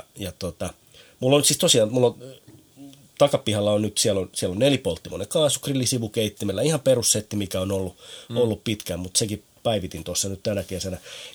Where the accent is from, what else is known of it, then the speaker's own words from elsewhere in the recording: Turku, Southwest Finland, Finland; born there; mä oon syntynyt Turussa